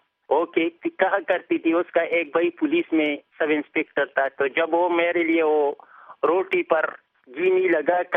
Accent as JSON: {"language": "Urdu", "town": "Shakar Tangi", "region": "Khyber Pakhtunkhwa", "country": "Pakistan", "tie": "born or raised there", "said": "میں گاؤں شکر تنگی علاقہ کاٹلنگ ضلع مردان کے پی کے کا رہنے والا ہوں. میں 1 اپریل 1963 کو اسی گاؤں میں پیدا ہوا."}